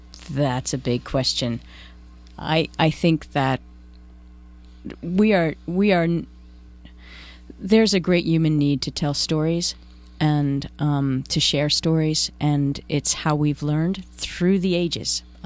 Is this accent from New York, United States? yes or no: yes; New York, United States; I am not a native. I am a Flatlander from New York